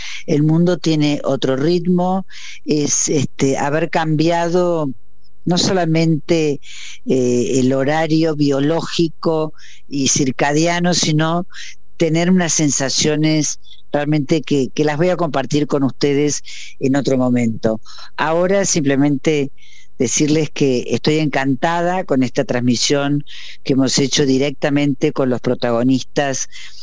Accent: Argentina; como argentina, como cordobesa también en parte

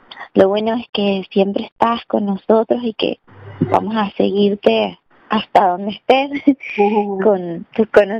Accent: Argentina; nosotros, que somos argentinas

